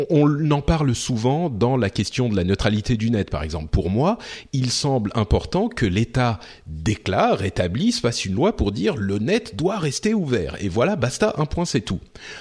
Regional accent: France; est-ce que notre réaction en tant que Français

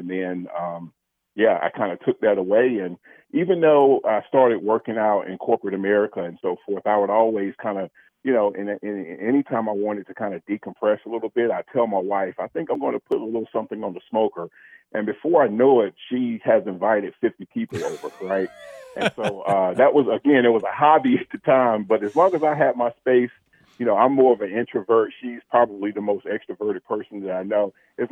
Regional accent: North Carolina, United States; my wife and I, we were born and bred in North Carolina.

